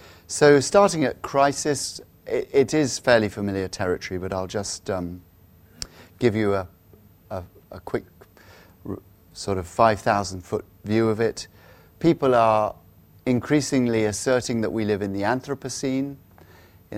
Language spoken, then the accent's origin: English; Salisbury, South West England, United Kingdom; in my hometown of Salisbury, going to the cathedral for evensong